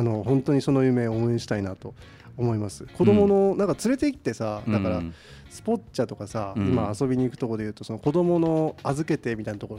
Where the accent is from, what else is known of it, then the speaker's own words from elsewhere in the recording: Akita, Japan; あれば僕の田舎にはあるんですよ、秋田には